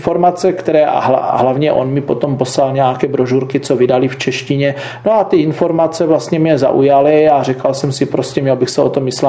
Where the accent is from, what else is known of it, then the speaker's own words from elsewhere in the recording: Beskydy, Czechia; já pocházím z Beskydských hor a když mi byly zhruba 4 roky, moji rodiče se rozvedli